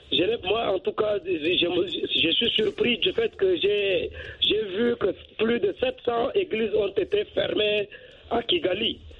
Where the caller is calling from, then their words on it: Chad; Oui, c'est ça, je suis